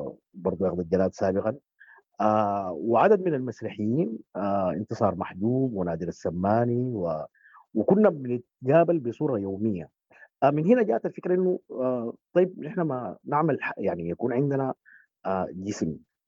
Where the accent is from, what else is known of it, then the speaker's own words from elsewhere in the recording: Darfur, Sudan; مع انه انا انتمي الى دارفور، يعني انا دارفوري الاصل.